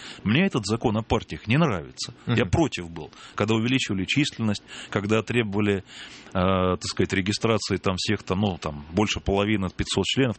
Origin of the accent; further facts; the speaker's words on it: Moscow Oblast, Russia; я же сам из Подмосковья-то.